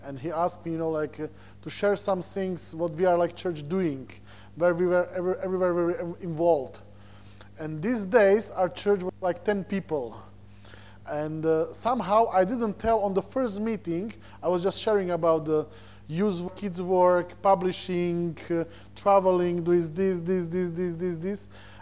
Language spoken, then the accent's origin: English; Slovakia; English is a second language; Because I'm originally from Slovak Republic